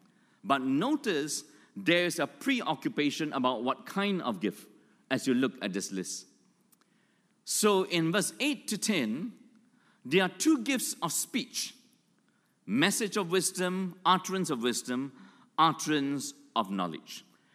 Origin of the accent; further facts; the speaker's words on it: Malaysia; also born or lived in Australia; When I came back from Australia as a young Christian, I came back to where I was born, Malaysia. I had no church in my hometown, and so every weekend I would drive up to churches in KL